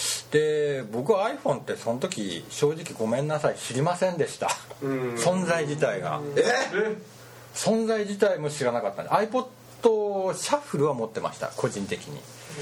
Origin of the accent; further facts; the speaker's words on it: Hakodate, Hokkaido, Japan; 私函館生まれの函館育ちで函館大好きなんで、もちろん若い時は東京だとかで仕事はしてたんですけども